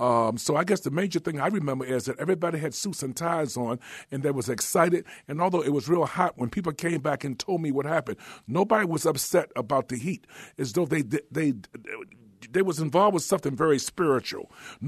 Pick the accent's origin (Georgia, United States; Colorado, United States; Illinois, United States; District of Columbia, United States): District of Columbia, United States; Washington; And I grew up in Northeast Washington, Trinidad, Maryland Avenue neighborhood.